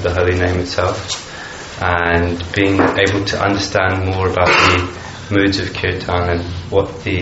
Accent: London, United Kingdom; I'm from London, UK

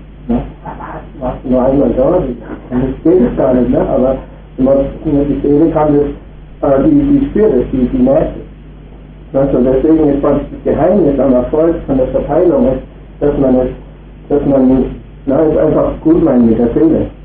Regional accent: Essen, North Rhine-Westphalia, Germany; ich komme aus Essen

